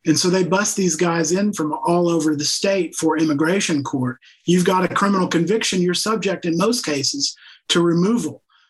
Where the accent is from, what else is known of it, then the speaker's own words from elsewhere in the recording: Seguin, Texas, United States; I grew up in Seguin, just south of San Marcos, near San Antonio.